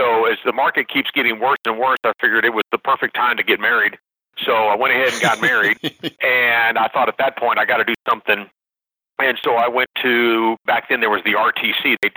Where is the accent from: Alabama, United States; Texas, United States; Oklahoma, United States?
Texas, United States; San Antonio; So I grew up in San Antonio, Texas, went to Texas A&M University.